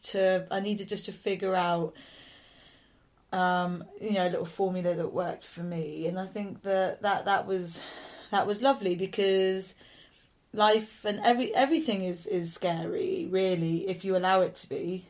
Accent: London, United Kingdom; now in Malawi; I identified so much with being a Londoner

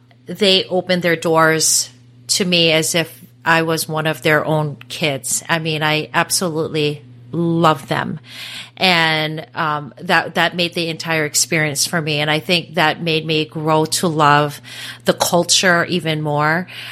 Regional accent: Hawaii, United States; So just a side note, my husband's Brazilian and I'm from Hawaii, but I love the Hispanic culture.

